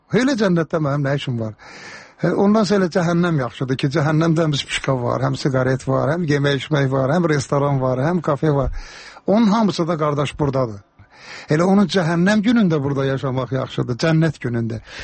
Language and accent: Azerbaijani; Karabakh, Azerbaijan; Məndə zarafatçı Qarabağlıyam